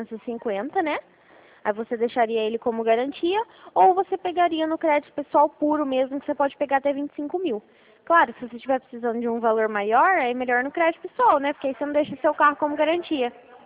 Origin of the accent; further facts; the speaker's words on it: Rio Claro, São Paulo, Brazil; Ah, eu também sou de Rio Claro.